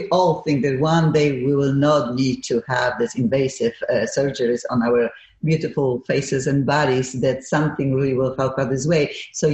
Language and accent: English; Silesian Voivodeship, Poland; Yes, and of course Zabrze is like 10 minutes from my hometown.